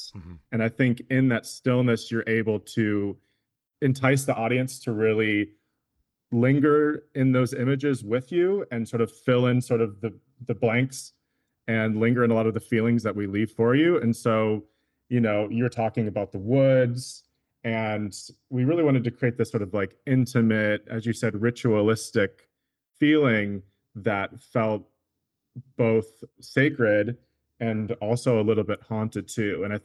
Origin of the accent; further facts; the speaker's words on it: Twin Cities, Minnesota, United States; I didn't grow up in the reservation. I grew up in the Twin Cities.